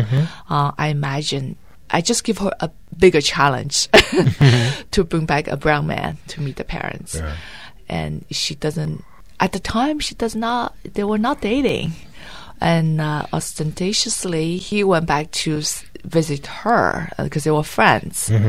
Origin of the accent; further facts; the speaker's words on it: Yangzhou, Jiangsu, China; English is a second language; That book was set in Nanjing, but I grew up in Yangzhou. That's a city 4 hours away by bus.